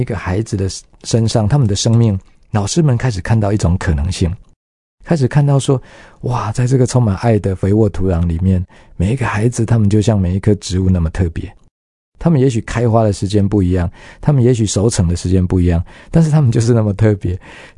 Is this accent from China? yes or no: no; Yunlin County, Taiwan; 可能受到我幼年来自农家的一个影响，小时候在云林，那我们家就是爸就是农夫